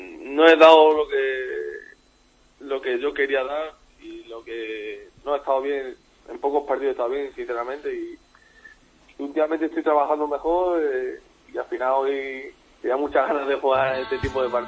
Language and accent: Spanish; Asturias, Spain; Es que aquí la gente que soy de Asturias, soy muy exagerado con la comida.